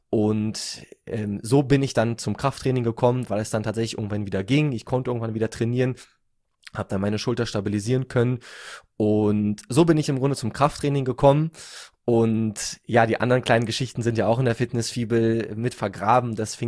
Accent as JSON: {"language": "German", "region": "Berlin", "country": "Germany", "said": "Ich komme aus Berlin. Ich bin 28 Jahre alt jetzt."}